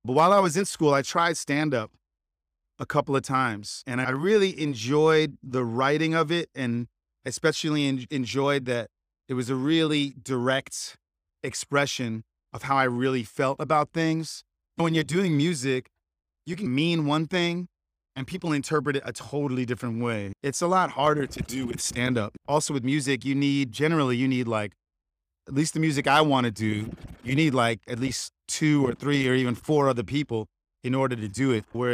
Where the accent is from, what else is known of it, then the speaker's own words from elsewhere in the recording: New York City, New York, United States; I grew up in New York City, and in high school, I got into playing guitar and really enjoyed that.